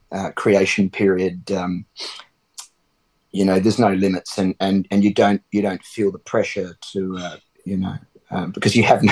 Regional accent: South Australia, Australia; born there; And even though I was born in the Barossa Valley under the big blue skies of northern South Australia

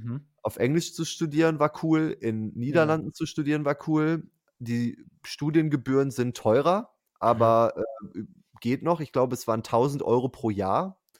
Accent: Münster, North Rhine-Westphalia, Germany; Ich komme aus Münster.

